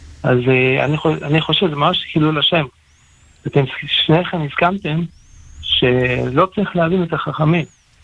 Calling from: Jerusalem, Jerusalem District, Israel

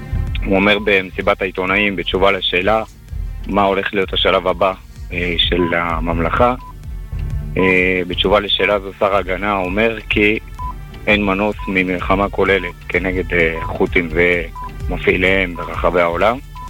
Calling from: Beit Shemesh, Jerusalem District, Israel

